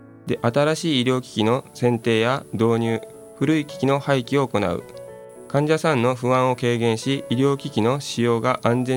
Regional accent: Hiroshima, Japan; こと臨床科学士の … です。広島生まれ広島育ち、県北の山の中で育った生粋の野生児です。

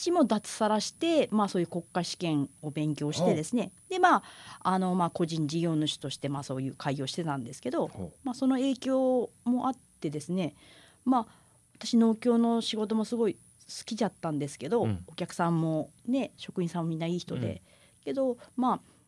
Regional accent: Hatsukaichi, Hiroshima, Japan; あの私はですね廿日市出身で、原というところに住んでたんですけど

